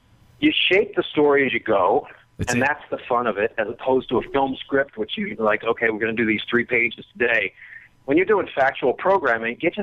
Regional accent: Philadelphia, Pennsylvania, United States; I'm from Philly.

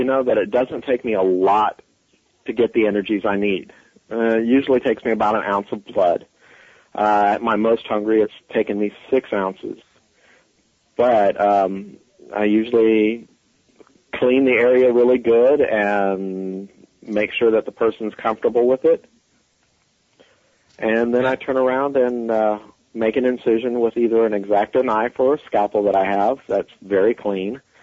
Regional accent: Kokomo, Indiana, United States; I'm originally from Kokomo, Indiana.

